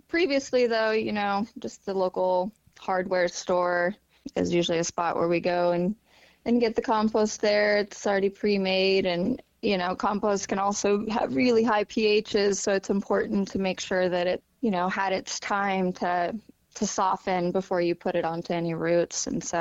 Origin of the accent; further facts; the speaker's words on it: Nebraska, United States; now in Golden, United States; I'm currently living in Golden, Colorado, but I'm originally from Kennesaw, Nebraska.